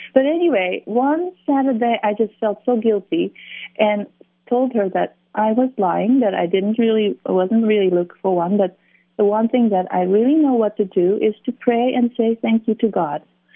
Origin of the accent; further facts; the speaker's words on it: Japan; Yes, really surprised me too, because growing up in Japan and going to Christian school, but the last thing I thought was to go to church.